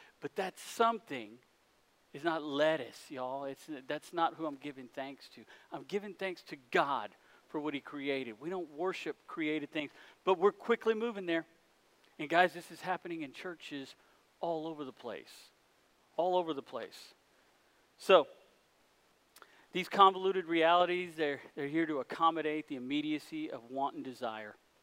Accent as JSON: {"language": "English", "town": "Dallas", "region": "Texas", "country": "United States", "said": "Y'all, I'm from Dallas. I've been living in Dallas for 20 years."}